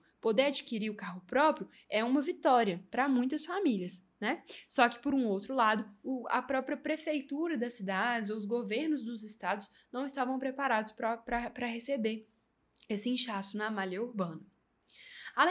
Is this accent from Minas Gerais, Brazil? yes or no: yes; Belo Horizonte, Minas Gerais, Brazil; como eu sou natural de Belo Horizonte, aqui a gente está com muito buraco nas ruas, né?